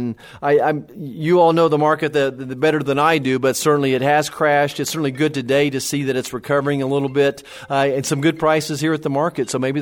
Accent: Kansas, United States; I'm a physician, a first generation college kid, fifth generation farm kid. I grew up in Kansas.

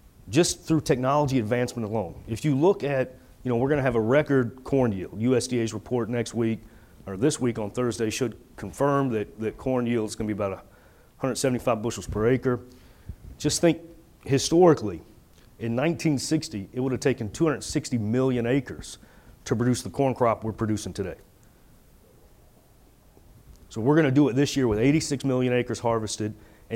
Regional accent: Louisville, Kentucky, United States; I'm from Louisville, so I'm a big Louisville Cardinals fan

